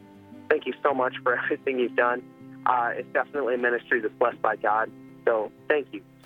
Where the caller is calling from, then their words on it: Bryan College Station, Texas, United States; I'm calling from Bryan College Station, Texas.